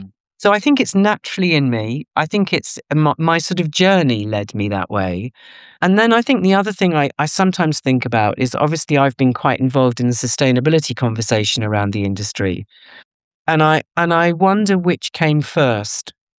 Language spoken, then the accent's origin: English; England, United Kingdom; So I think there's a kind of mixture of being an English academic